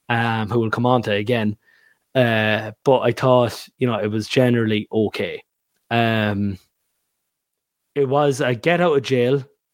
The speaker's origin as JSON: {"language": "English", "country": "Ireland", "said": "I might not do this myself as an Irish man, as an Irish fan."}